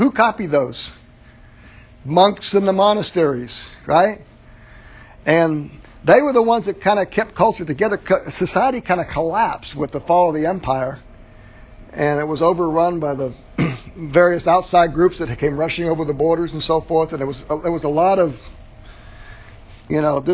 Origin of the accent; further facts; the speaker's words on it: Southwest, United States; we grew up in the Southwest. There are a lot of missions in the Southwest that reached out to Indian populations